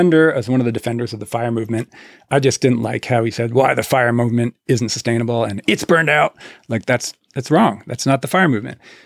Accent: Canada; Again, as a Canadian, I would always say this

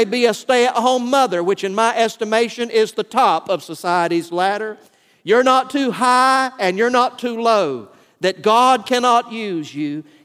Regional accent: Valdosta, Georgia, United States; also born or lived in Atlanta; Many of you are aware that I was raised in Valdosta, Georgia. I was born in Atlanta, but my parents quickly moved to Valdosta.

